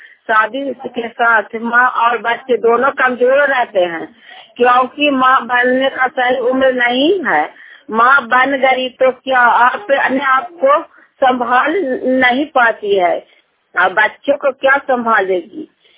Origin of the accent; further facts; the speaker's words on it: Gokulpur, Bihar, India; ग्राम गोकुलपुर, प्रखंड चंडी, जिला नालंदा की निवासी हूँ।